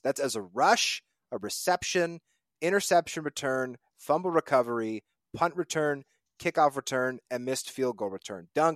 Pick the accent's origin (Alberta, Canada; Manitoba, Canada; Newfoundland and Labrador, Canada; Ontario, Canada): Manitoba, Canada; Winnipeg; growing up in Winnipeg playing peewee football.